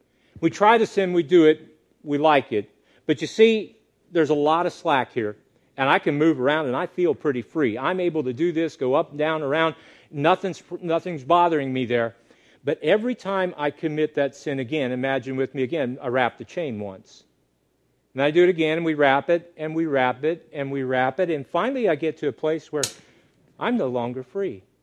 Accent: Texas, United States; just warning, y'all's going to come out of my mouth. I'm from Texas.

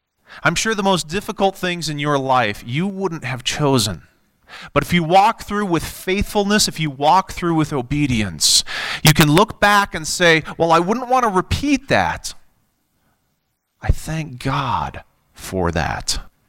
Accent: Colorado Springs, Colorado, United States; We moved to the great state of Colorado in 1978 in Colorado Springs, and I spent 26 years growing up in Colorado.

